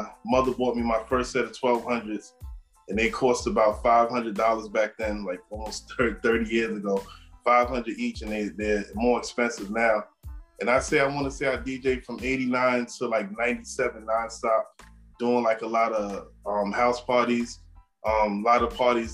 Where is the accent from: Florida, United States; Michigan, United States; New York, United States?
New York, United States; Astoria; How you doing, everybody? I'm from Astoria, Queens.